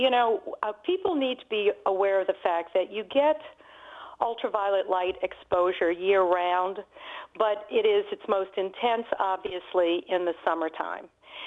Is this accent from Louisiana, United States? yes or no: yes; New Orleans, Louisiana, United States; I'm from New Orleans